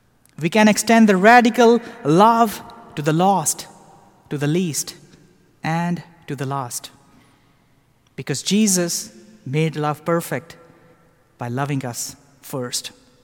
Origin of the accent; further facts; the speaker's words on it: Lahore, Punjab, Pakistan; My friend just told her that I was from Lahore, which is quite a big city in Pakistan.